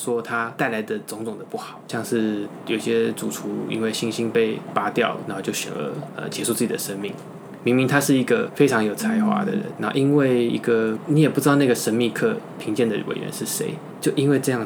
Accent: Taiwan; now in South Korea; 身为一个台湾人，我在韩国做法国料理

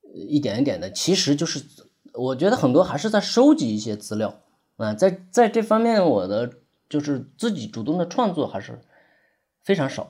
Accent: Shanxi, China; 我是山西人，他从我的老家去到太原去

